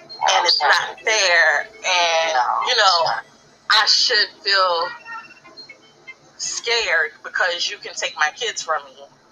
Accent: New York, United States; I'm from New York.

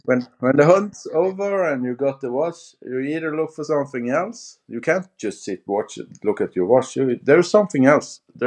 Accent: Bergen, Vestland, Norway; And that's Friele coffee, which is from my hometown, Bergen.

